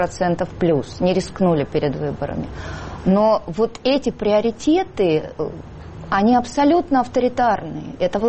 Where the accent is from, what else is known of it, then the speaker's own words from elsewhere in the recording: Moscow, Russia; Это мы, москвичи, с нашими зарплатами.